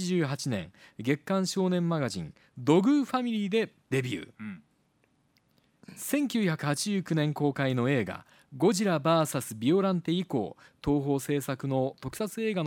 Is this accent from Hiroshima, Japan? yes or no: no; Nagasaki, Japan; moved away as an adult; 私もね東京の大学に行ってあだ名がちゃんぽんですよ、いきなり長崎出身だから